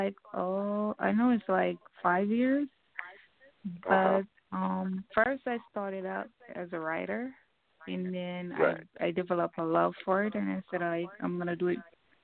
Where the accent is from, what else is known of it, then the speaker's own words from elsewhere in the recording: Saint Thomas Parish, Jamaica; Well, I'm from Jamaica. I'm from St. Thomas, a little country, you know, country girl.